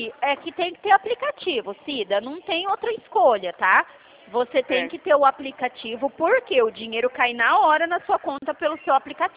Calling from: Dracena, São Paulo, Brazil; tô falando da cidade de Dracena

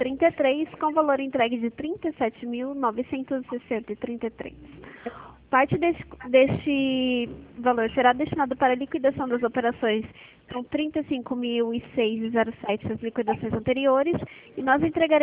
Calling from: São José dos Campos, São Paulo, Brazil; Hoje eu falo da cidade de São José dos Campos, mas é porque é uma central, entendeu?

